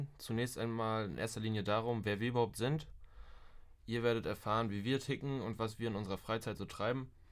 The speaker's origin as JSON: {"language": "German", "region": "Mecklenburg-Vorpommern", "country": "Germany", "said": "ich bin 23 Jahre alt. Ich komme aus der Nähe von Stralsund."}